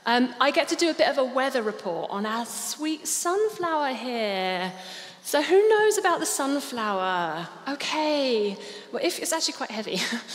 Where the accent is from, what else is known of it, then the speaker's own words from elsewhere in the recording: Louisiana, United States; So, I'm guessing by now that you can tell that I'm not from around these parts. I'm from Louisiana.